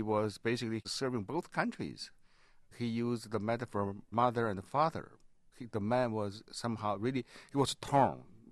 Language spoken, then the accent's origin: English; China; English is a second language; moved away as an adult; now in United States; Yes, because I lived in China for 29 years before I came to the States. That was part of myself, my past.